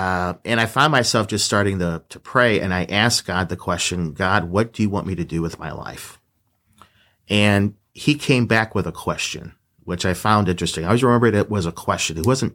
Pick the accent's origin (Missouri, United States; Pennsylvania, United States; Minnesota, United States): Missouri, United States; St. Louis; I grew up in South St. Louis, St. Margaret of Scotland Parish, and I have a younger brother, Eric.